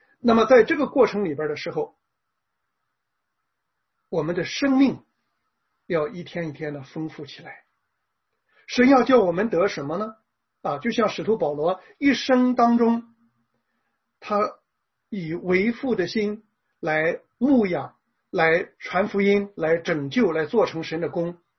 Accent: China; 在这个我们中国人的历史当中

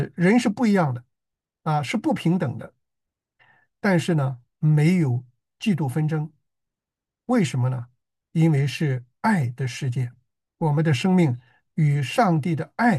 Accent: China; 我们作为中国人啊，可能很多人就为中国队啊啦啦队。

